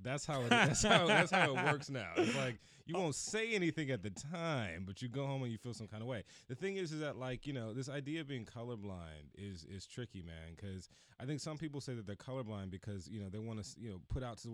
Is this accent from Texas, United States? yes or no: yes; Houston, Texas, United States; I grew up, you know, I grew up in Houston and grew up in an all black neighborhood.